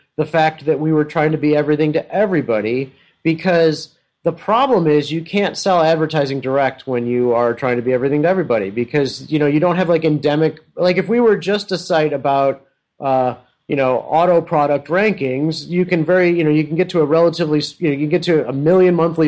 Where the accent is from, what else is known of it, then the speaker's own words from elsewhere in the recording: Midwest, United States; I'm a Midwesterner